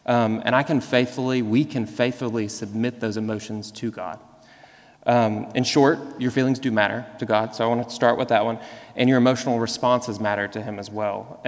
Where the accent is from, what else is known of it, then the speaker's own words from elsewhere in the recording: the South, United States; like growing up in the South and kind of like the cultural Christianity of the South